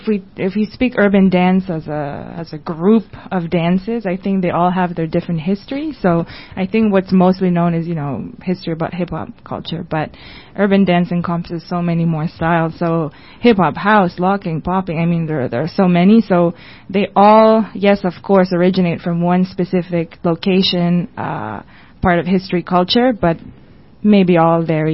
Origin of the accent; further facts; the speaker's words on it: Montreal, Quebec, Canada; moved away as an adult; now in Toronto, Canada; we are actually originally from Montreal, and we've known and worked together for over 12 years now, and we ended up moving to Toronto 8 years ago